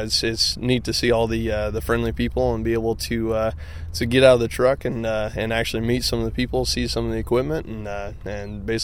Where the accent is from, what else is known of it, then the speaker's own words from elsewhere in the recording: Pella, Iowa, United States; I'm from Pella, Iowa.